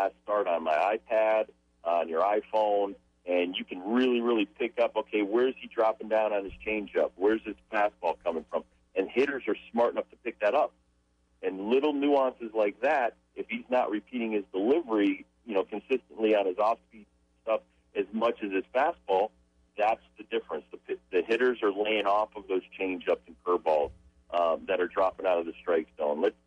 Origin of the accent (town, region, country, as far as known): Connecticut, United States; born or raised there